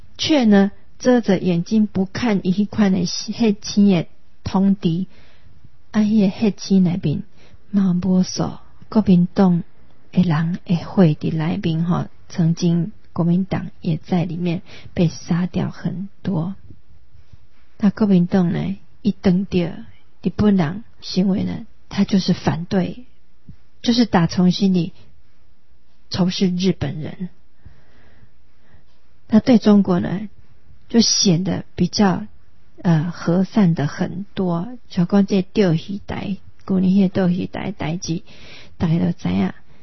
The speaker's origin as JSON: {"language": "Chinese", "country": "Taiwan", "said": "我们台湾人在台湾这里面占八成以上"}